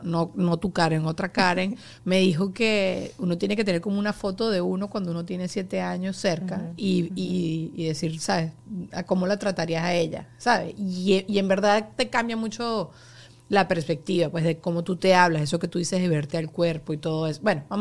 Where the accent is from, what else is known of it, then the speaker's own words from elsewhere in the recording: Venezuela; cambió la radio en mi país